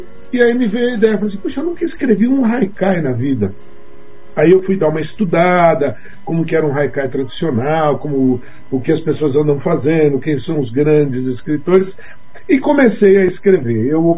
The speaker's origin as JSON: {"language": "Portuguese", "region": "São Paulo", "country": "Brazil", "tie": "born there", "said": "eu nasci numa casinha muito simpática, na Moca, que o número era 101."}